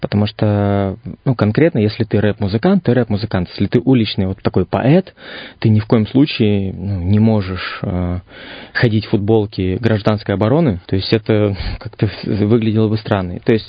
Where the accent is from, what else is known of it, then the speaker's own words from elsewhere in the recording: Irkutsk, Irkutsk Oblast, Russia; Никак Иркутск из меня, он не уходит никуда, я не сжигаю мосты, и я стараюсь донести до людей, что я сибиряк, и вот такие мы сибиряки.